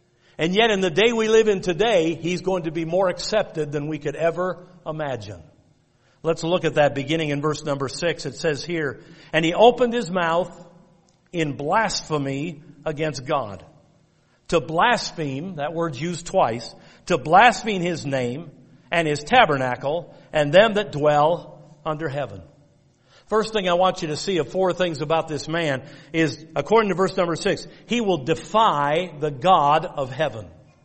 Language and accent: English; United States; I'm as American as they come, folks.